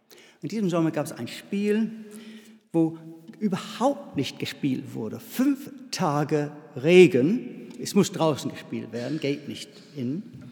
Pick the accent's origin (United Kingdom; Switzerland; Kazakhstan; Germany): United Kingdom; England; German is a second language; Es geht um etwas typisch Englisches. Naja, ihr wisst ja, wo ich herkomme.